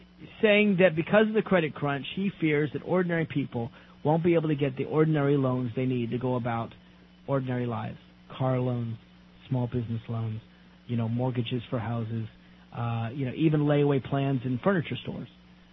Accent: Virginia, United States; I know in my home state of Virginia, there's no question Mark Warner is going to beat Gilmore.

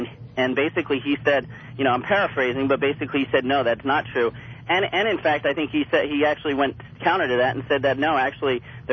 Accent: Morris Plains, New Jersey, United States; I'm from Morris Plains, New Jersey.

